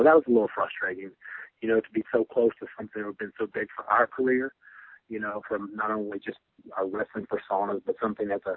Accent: North Carolina, United States; It took place in Winston-Salem, close to my hometown. I'm here again from North Carolina.

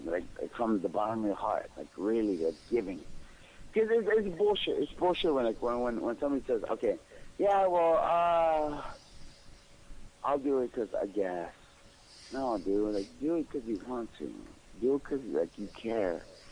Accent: Mexico; also born or lived in Los Angeles; I lived in Mexico. I was born and raised in Mexico. Or I was born in LA, but I was raised in Mexico.

